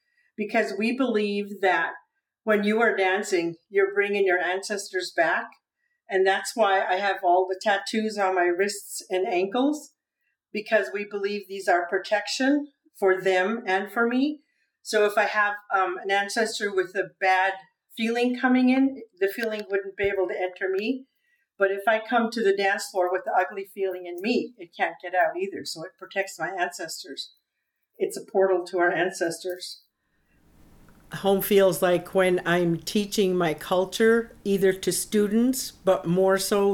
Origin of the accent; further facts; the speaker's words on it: King Cove, Alaska, United States; now in Washington, United States; So in English … I'm from King Cove, Alaska, and I lived up there for 41 years before moving to Washington State.